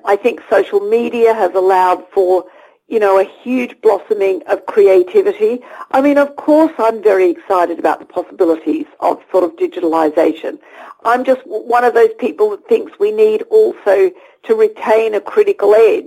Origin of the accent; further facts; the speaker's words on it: Australia; people joke about the fact that I'm Australian and hedonistic and used to spend my summers surfing on beaches